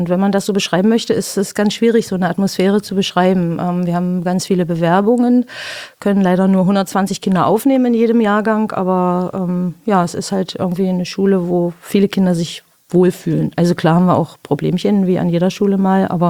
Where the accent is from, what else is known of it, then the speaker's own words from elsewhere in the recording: Biederitz, Saxony-Anhalt, Germany; also born or lived in Magdeburg; bin geboren in Magdeburg, habe auf so einem Dorf, bin ich aufgewachsen in Biederitz, 10 Kilometer von Magdeburg entfernt. Bin dort zur Schule gegangen, dann zur erweiterten Schule in Magdeburg.